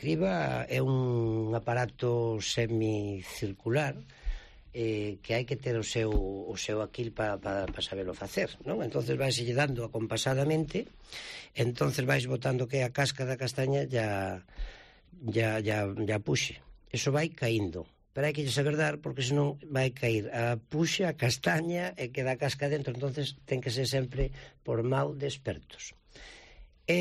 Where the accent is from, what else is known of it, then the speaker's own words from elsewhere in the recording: Galicia, Spain; Home, como galegos que somos